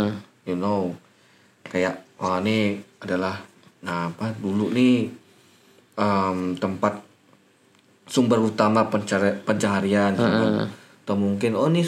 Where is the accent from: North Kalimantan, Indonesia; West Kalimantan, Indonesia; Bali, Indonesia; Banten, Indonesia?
West Kalimantan, Indonesia; Pontianak; born there; Kalau aku kan mungkin lahirnya di Pontianak. Tahun 99 atau 98 aku baru masuk sini.